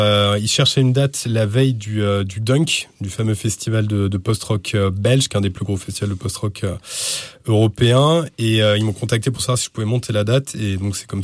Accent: Reims, Grand Est, France; Alors effectivement, je suis originaire de Reims.

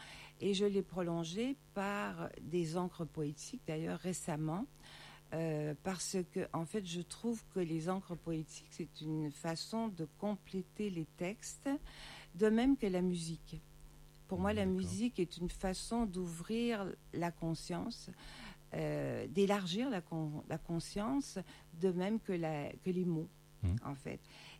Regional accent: Quebec City, Quebec, Canada; born there; also born or lived in Montreal; Je suis née à Québec, j'ai vécu à Montréal. Québec, ouais. Voilà. Et dans mes racines, il y a, comme il y avait à l'époque au Québec, beaucoup de mixage entre les francophones et les Indiens, il y a du sang amérindien.

